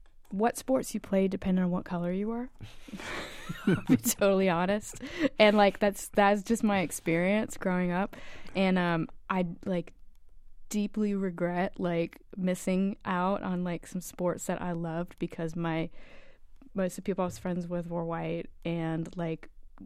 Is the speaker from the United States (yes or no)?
yes; Virginia, United States; accent: Southern; And they moved to this little town in Virginia. And they were always the Yankees.